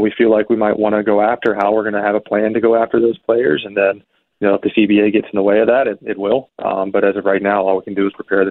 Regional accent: Atlanta, Georgia, United States; Yeah, so I grew up in Atlanta, Georgia, born in 1984.

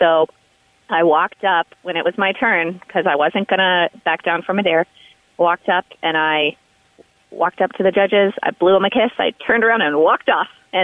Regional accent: Colorado Springs, Colorado, United States; So I grew up in the Springs. Yeah, I went to Doherty High School, and I went to Sabin and Penrose and a few years at Monroe. And, you know, so Colorado Springs is my home.

